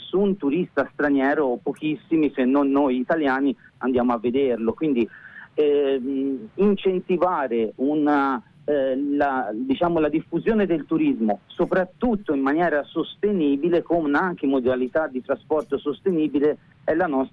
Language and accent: Italian; Tuscany, Italy; siamo toscani, quindi sappiamo il problema della Toscana